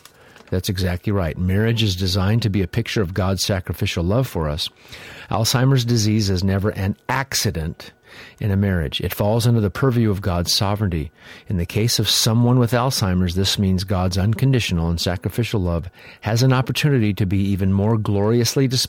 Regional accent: Midwest, United States; they spoke like I remember people spoke when I grew up in the Midwest.

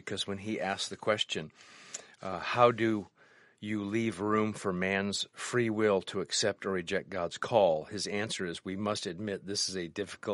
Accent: Midwest, United States; growing up in the Midwest, then moving out to Los Angeles, then moving out to the Boston area

